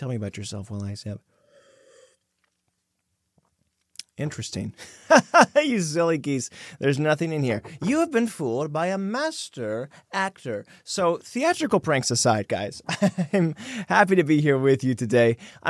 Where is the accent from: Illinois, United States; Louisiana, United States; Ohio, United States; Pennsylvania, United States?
Ohio, United States; I feel no shame. I'm proud of where I came from. I was born and raised in Ohio.